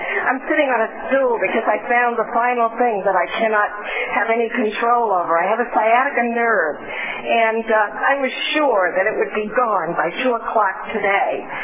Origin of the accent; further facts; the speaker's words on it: New York, United States; because I came from Long Island.